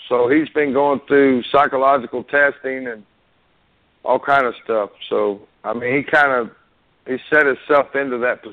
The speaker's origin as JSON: {"language": "English", "town": "Dallas", "region": "Texas", "country": "United States", "tie": "born or raised there", "said": "I was raised in Dallas. I was raised in a rough part of Dallas."}